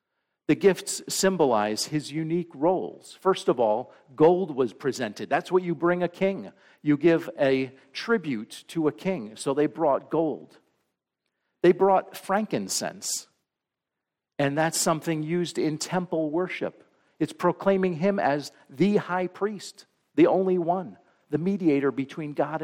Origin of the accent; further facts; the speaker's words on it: New Jersey, United States; we grew up in Northeast New Jersey, and all of the New York City folks would say, "Jersey? Really? Who lives in Jersey?